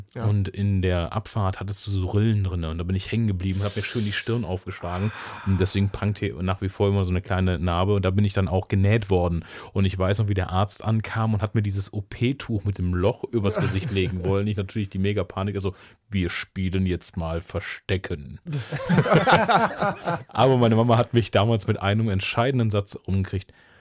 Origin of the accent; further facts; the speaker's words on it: West Germany, Germany; für uns Wessis natürlich auch immer eine interessante Story